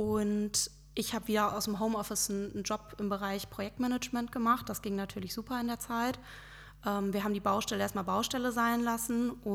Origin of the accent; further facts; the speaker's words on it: Bad Bentheim, Lower Saxony, Germany; also born or lived in Gronau; ich bin hier in Bad Bentheim aufgewachsen, in Gronau geboren und ja, habe das Abi hier gemacht und bin dann aber erstmal so weit wie möglich weggezogen